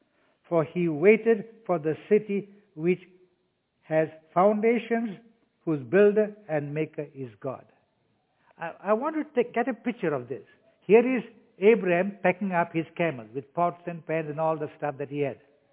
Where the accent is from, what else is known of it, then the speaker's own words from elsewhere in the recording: Kenya; See, they heard I was from Kenya, so they called me.